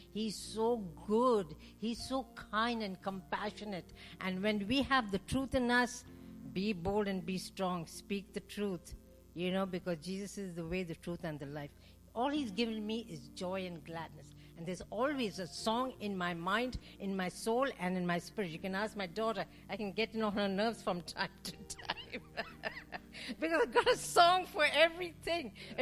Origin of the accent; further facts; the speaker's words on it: Kolkata, West Bengal, India; I'm from Calcutta, India, West Bengal, a pagan nation